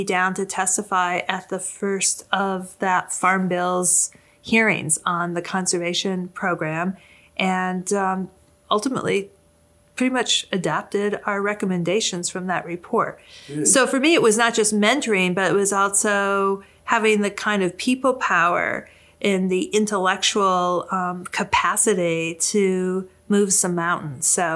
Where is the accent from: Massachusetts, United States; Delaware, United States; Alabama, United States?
Massachusetts, United States; Because I'm from Massachusetts.